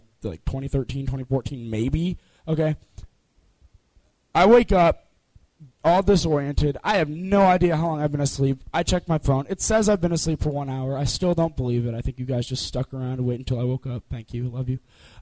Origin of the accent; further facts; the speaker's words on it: Illinois, United States; For those of you guys that don't know, I'm from Illinois. And so, like, this is what Illinois is like in, like, late August.